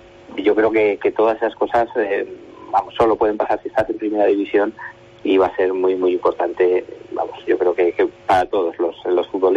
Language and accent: Spanish; Huesca, Aragon, Spain; yo creo que ya me tienen cariño y yo ahí soy el de Huesca.